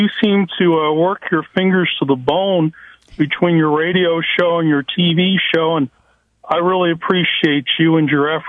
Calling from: Cleveland, Ohio, United States; I'm calling from Cleveland, and in the school system I went to in the suburban in a suburb of Cleveland

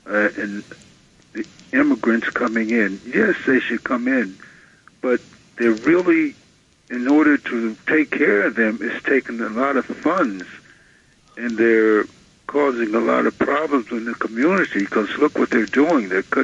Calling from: Brooklyn, New York, United States; Hey, I'm calling from Brooklyn.

